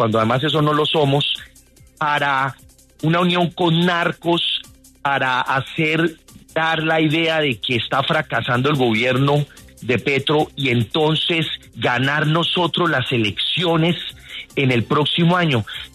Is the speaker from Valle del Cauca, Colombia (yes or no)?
yes; Cali, Valle del Cauca, Colombia; Es que como caleño debo decir que acá estamos contando 7 muertos ya del bombazo en la base aérea